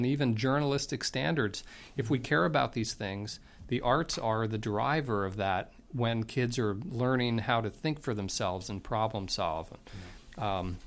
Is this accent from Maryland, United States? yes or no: no; Pennsylvania, United States; I know when I grew up outside Philadelphia, I had a program called Art Goes to School